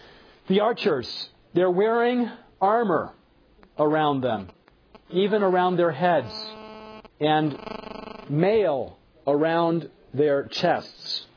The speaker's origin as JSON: {"language": "English", "region": "Michigan", "country": "United States", "tie": "born or raised there", "said": "I tell my students, I grew up in Michigan, up in the north where we have snow."}